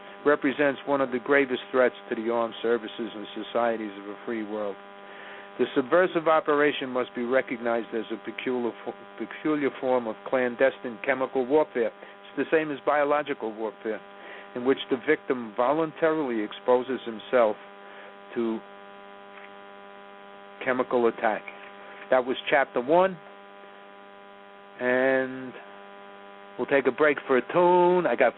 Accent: New York City, New York, United States; When I was growing up in Washington Heights, now the drug center of New York

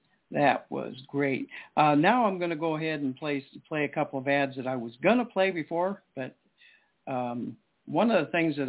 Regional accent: Colorado, United States; Yeah, and I grew up in Colorado, so.

